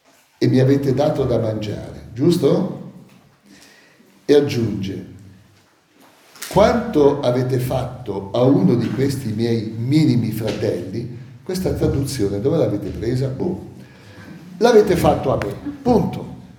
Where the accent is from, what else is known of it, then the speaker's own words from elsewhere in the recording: Massa Carrara, Tuscany, Italy; Io sono di origine, da parte di papà, mamma e nonni, sono toscano di Massa Carrara, anarchico.